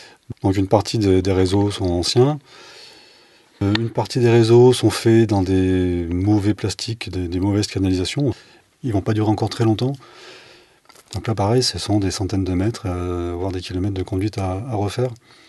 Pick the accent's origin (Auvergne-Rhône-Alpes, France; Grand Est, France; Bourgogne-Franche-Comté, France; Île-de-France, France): Auvergne-Rhône-Alpes, France; Magland; Non, moi, je suis originaire d'ici, je suis né à Maglan, j'ai grandi ici, j'ai fait l'école primaire. Je suis parti pendant une vingtaine d'années. Je suis revenu en 2010